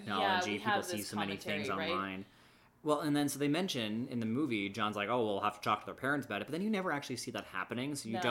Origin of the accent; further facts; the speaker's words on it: Canada; Canadian by saying it's a pram? I don't know.